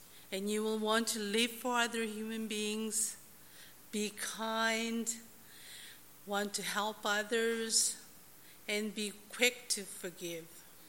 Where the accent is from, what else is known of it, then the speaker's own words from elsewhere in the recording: Seoul, South Korea; also born or lived in Toronto; now in Vancouver, Canada; I came to Northwood 3 years ago. I grew up in Seoul, South Korea. I came to Toronto in 1976 and moved to Vancouver in 1991.